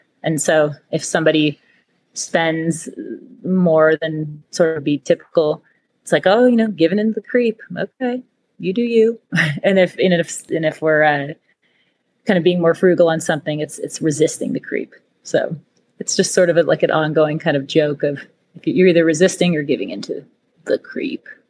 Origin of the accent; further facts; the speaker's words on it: Ohio, United States; I'm from Ohio originally